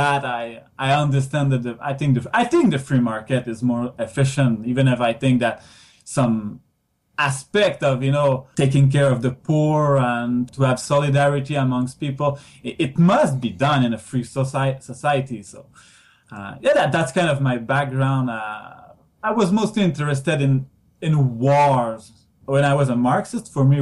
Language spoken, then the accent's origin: English; Quebec, Canada; accent: French; first language French; English is a second language; My first language is French, so I may have a French accent.